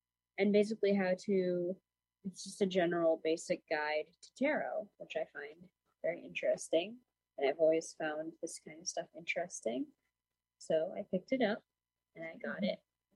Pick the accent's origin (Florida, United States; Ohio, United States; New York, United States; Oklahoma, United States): New York, United States; Hudson; I am also from Hudson.